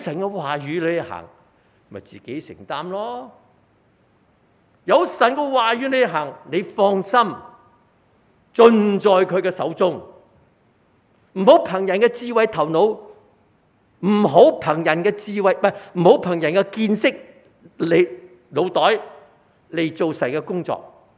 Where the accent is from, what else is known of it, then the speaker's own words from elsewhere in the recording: China; 我中国人咧唔好睇上帝唔赐福俾我哋啊